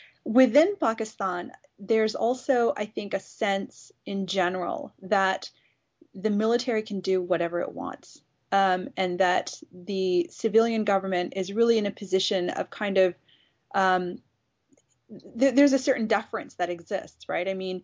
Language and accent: English; Canada; obviously I'm a Canadian